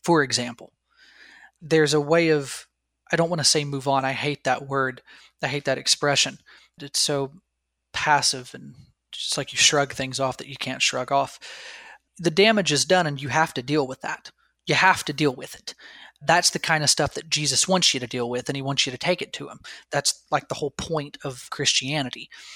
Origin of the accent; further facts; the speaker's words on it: Appalachia, United States; I come from Appalachia. We are hillbillies through and through.